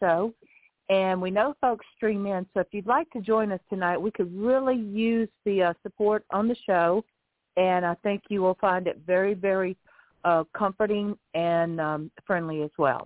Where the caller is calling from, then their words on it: Lighthouse Point, Florida, United States; I'm calling in from Lighthouse Point, Florida, and it's a pleasure to be here.